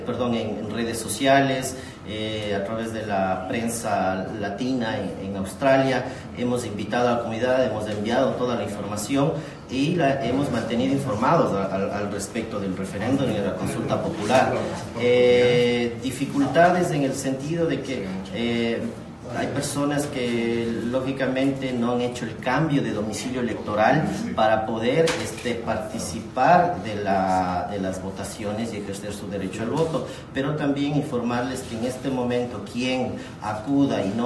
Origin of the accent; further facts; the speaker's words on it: Ecuador; tenemos que presentar documentos ecuatorianos que nos acreditan como ciudadanos ecuatorianos para ejercer nuestro derecho al voto.